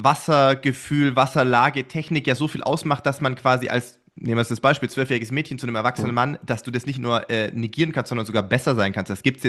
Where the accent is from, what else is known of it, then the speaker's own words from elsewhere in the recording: Sindelfingen, Baden-Württemberg, Germany; Bei uns in Sindelfingen war das So für uns der Mentor damals als Teenager war ich